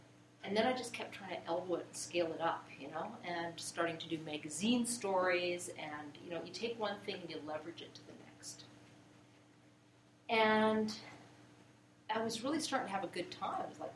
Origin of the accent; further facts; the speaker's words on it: Canada; I'm Canadian.